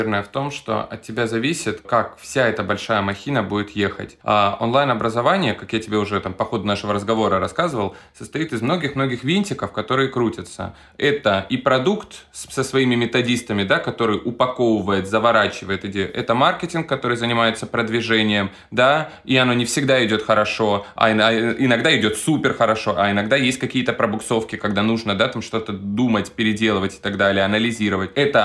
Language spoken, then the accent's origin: Russian; Krasnodar, Krasnodar Krai, Russia; Я сам из Краснодара, я заканчивал краснодарские вузы.